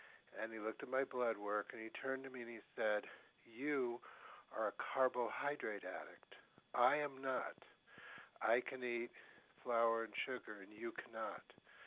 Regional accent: Boston, Massachusetts, United States; from the Boston area.

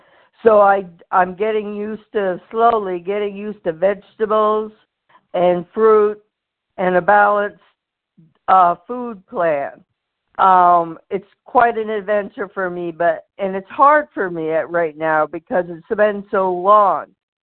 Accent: Maine, United States; I'm from Maine

